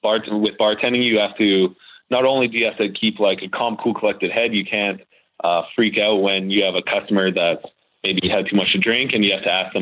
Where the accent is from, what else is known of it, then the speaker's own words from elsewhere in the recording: Edmonton, Alberta, Canada; I'm 24 years old. I'm from Edmonton, Alberta. My current occupation is a bartender. I grew up in a small town. It's actually considered a hamlet. It's so small.